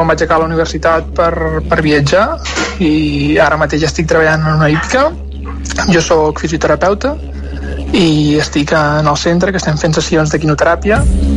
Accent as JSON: {"language": "Catalan", "town": "Girona", "region": "Catalonia", "country": "Spain", "lives_now": "Australia", "said": "tinc 25 anys, sóc de Girona, estic visquent a Austràlia des de fa 2 mesos i mig."}